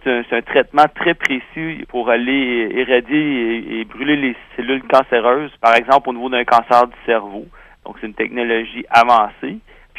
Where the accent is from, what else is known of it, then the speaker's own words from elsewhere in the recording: Quebec, Canada; Donc, d'amener ce type de traitement-là ici, chez nous, en Outaouais, ben, c'est vraiment un rehaussement important.